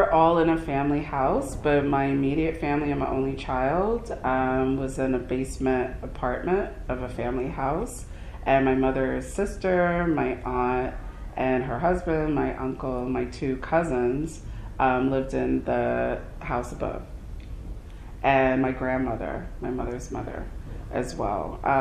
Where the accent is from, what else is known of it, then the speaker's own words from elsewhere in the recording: Bronx, New York, United States; being someone that was born and raised in the Bronx